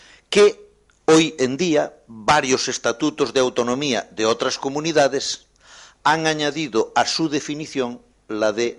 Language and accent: Spanish; Galicia, Spain; Los gallegos comemos más que los andaluces. Tenemos un acento distinto cuando hablamos el español.